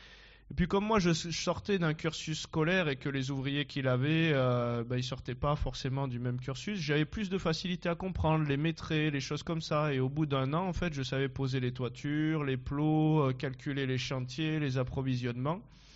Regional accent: Valence, Auvergne-Rhône-Alpes, France; Ma famille, voilà, ils étaient simples, on a grandi en appartement à Valence

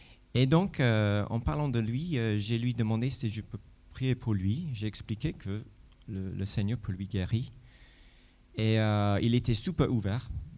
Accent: Jersey; French is a second language; Je suis britannique, je viens de l'île de Jersey.

